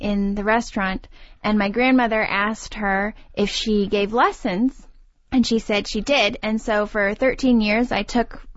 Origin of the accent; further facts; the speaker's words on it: St. Louis, Missouri, United States; since I'm from St. Louis, and that's where … lived for a number of years.